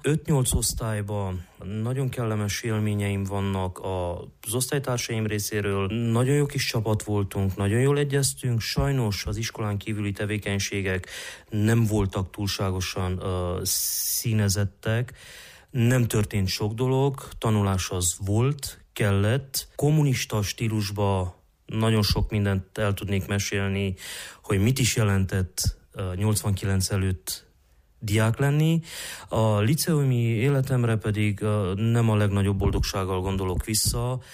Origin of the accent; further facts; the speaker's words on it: Hunedoara, Hunedoara County, Romania; Székely gyerekként úgyis román vidéken, román városban, Vajdahunyadon nőttem fel.